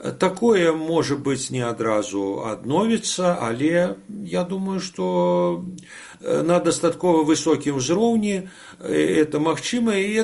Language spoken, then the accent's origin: Russian; Belarus; тогда мы памятаем, белорусы были вовле чемпионами по отриманию шенгенских визов